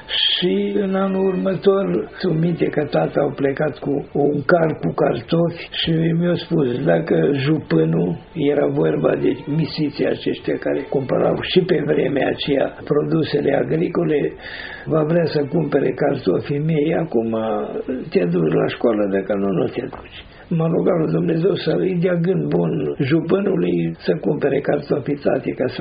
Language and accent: Romanian; Gura Văii, Romania; Am copilărit în Gura Văii, o copilărie fericită într-o familie complexă, așa cum era familia românească la vremea respectivă